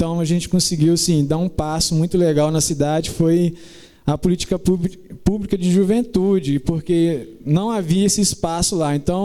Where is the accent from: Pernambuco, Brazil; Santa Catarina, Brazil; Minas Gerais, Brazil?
Minas Gerais, Brazil; Sabará; Bom, eu sou de Sabará, Minas Gerais, para quem não conhece.